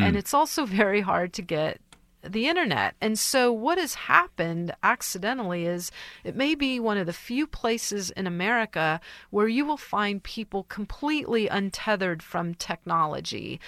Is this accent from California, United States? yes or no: yes; Santa Clara, California, United States; I grew up in Santa Clara.